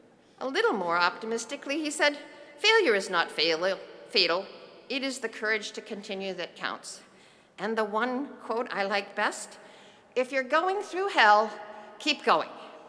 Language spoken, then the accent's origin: English; Minnesota, United States; but I grew up in Minnesota, where the death penalty was abolished in 1911, so I never thought about it.